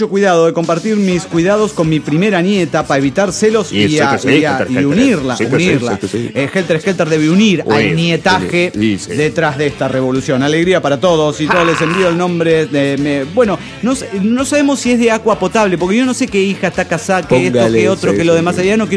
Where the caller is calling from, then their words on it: Cancún, Quintana Roo, Mexico; de Cancún, Quintana Roo.